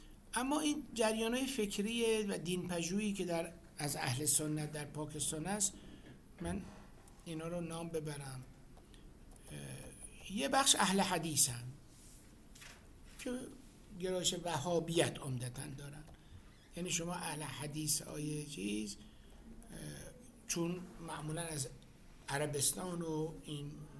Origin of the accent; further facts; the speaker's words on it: Iran; ما شیعه هستیم، از ایران آمدیم